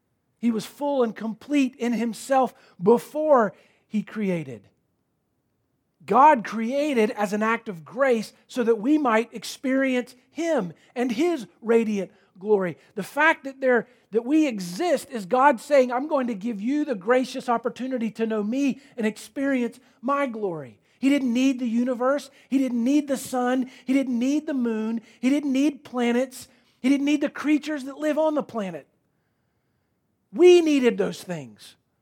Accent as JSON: {"language": "English", "region": "Florida", "country": "United States", "tie": "born or raised there", "said": "we grew up in Florida. Stacy and I were born there."}